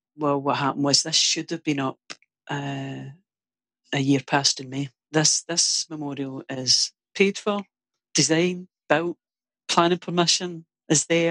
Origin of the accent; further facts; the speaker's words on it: Glasgow, Scotland, United Kingdom; Born into a family of Irish descent, in Glasgow, a Celtic supporting family, a family of Irish descent